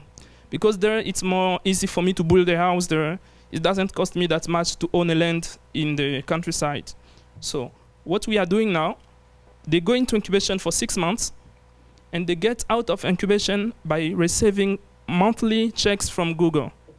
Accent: Republic of the Congo; English is a second language; Hi, everyone. … from Congo Brazzaville.

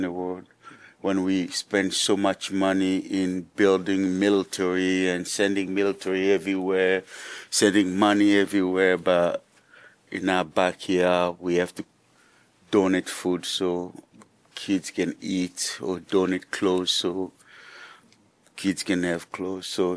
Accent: DR Congo; We got to go to my home country, Congo

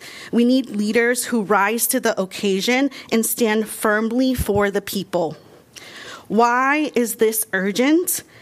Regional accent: Iowa City, Iowa, United States; I'm from Iowa City.

